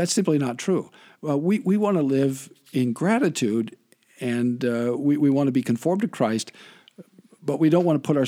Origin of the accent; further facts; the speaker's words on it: Lincoln, Nebraska, United States; This was in Lincoln.